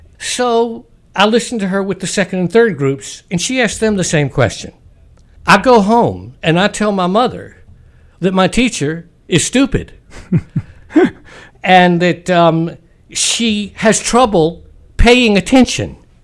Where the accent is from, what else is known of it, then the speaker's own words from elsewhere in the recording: South Carolina, United States; I was brought up in the South in the Low Country, but my family was a Jewish family.